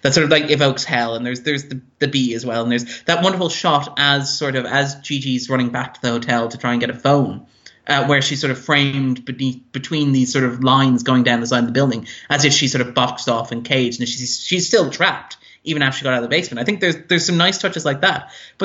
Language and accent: English; Ireland; just because he's the one that jumps out to me as an Irish person, that was striking.